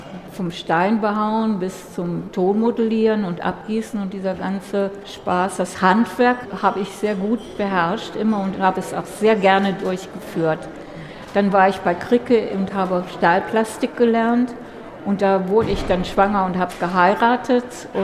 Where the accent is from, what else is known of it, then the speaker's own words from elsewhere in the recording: Germany; Das war natürlich für mich als Ausländerin sozusagen, als Deutsche, eine große Ehre. Und wir waren zwei Deutsche, die andere Dame kenne ich leider gar nicht mehr.